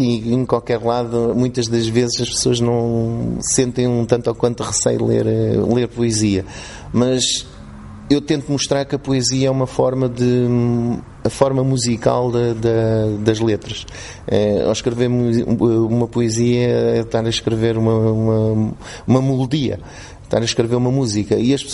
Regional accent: Malanje, Angola; moved away; vou brevemente visitar a minha terra, Malanje, após 35 anos desde que saí de terras angolanas.

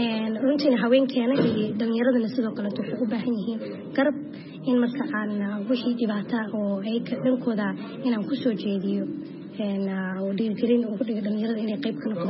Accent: Toronto, Ontario, Canada; Walaal waxaan ka imaaday Kanada, qaasatan magaalada Toronto. Waa meeshaan ku qashay, ku soo koray, iskool iyo jaamacadna ku soo dhigtay.

